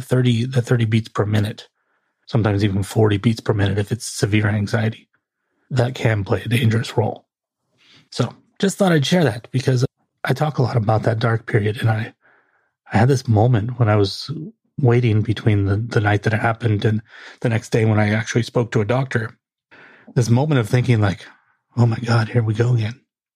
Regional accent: United States; As an American, as many Americans, we didn't really grow up with it as part of our culture.

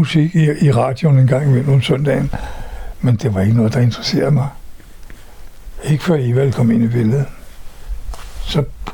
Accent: Copenhagen, Capital Region of Denmark, Denmark; Jeg mener, jeg er københavner. Jeg stammer jo ikke noget sted fra anden København.

